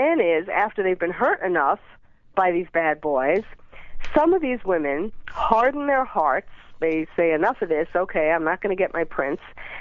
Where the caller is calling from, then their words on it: Malibu, California, United States; From Malibu.